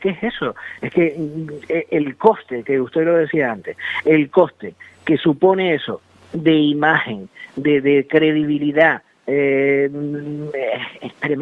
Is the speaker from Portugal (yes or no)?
no; Canary Islands, Spain; ya es que yo como canario, digamos, mi sentimiento es que me están tomando el pelo.